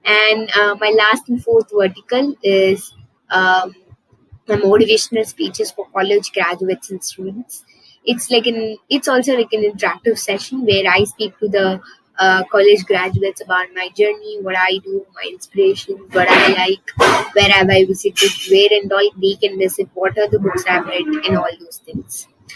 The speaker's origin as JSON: {"language": "English", "region": "Tamil Nadu", "country": "India", "second_language": "English", "lives_now": "Chennai, India", "said": "I'm from Ramanathapuram district, in a village near Moodugalathur, and I'm currently staying here in Chennai, and I'm 11 years old"}